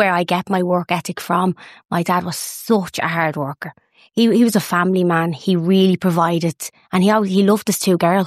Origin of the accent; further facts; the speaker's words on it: Dublin, Leinster, Ireland; Yeah, so we're originally from Cabra.